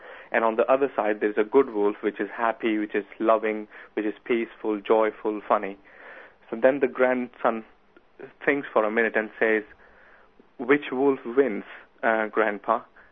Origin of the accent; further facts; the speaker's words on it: India; English is a second language; moved away as an adult; now in United Kingdom; I was born in India and I lived in poverty all my first 20 years of my life.